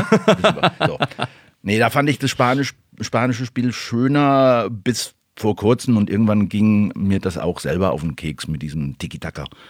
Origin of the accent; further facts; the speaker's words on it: Mannheim, Baden-Württemberg, Germany; geboren bin ich in Mannheim.